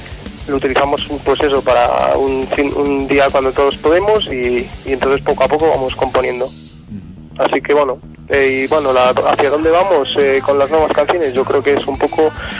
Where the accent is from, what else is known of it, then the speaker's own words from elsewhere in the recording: Burgos, Castile and León, Spain; Bueno, pues venimos de Burgos